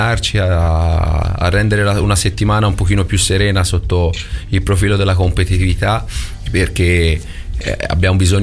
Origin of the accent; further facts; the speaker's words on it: Tuscany, Italy; Io sono toscano, ho allenato Lombardia, ho allenato in Abruzzo.